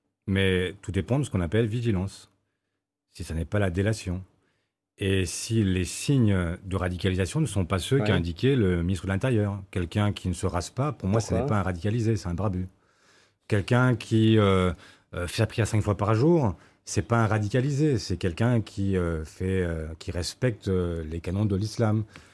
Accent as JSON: {"language": "French", "country": "France", "said": "Moi, je suis français, issu de deux cultures, ma mère est vietnamienne, et je me sens 100% français. Parce que ce pays est le mien depuis le premier jour."}